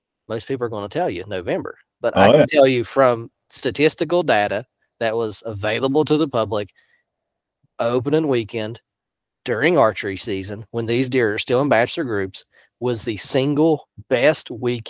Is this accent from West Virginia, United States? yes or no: yes; West Virginia, United States; So I did for like 10-year study on mature deer killed in West Virginia, which is my home state.